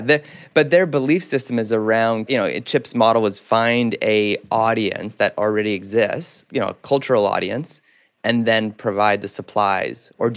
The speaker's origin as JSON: {"language": "English", "town": "Vancouver", "region": "British Columbia", "country": "Canada", "tie": "born or raised there", "said": "I grew up here in Vancouver"}